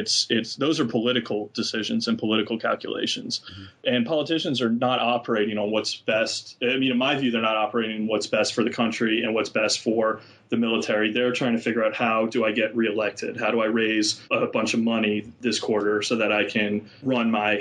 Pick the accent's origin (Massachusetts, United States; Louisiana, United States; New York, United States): Louisiana, United States; New Orleans; But I grew up in New Orleans, which, you know, New Orleans itself is a fairly moderate place, but a lot of, you know, my high school was very conservative. It was a Catholic high school.